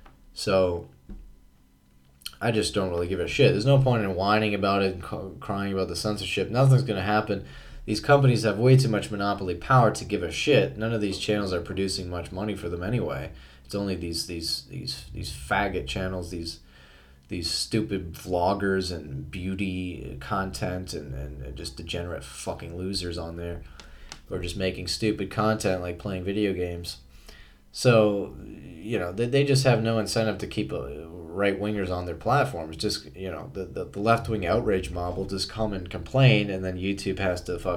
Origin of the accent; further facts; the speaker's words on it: Canada; I grew up in Canada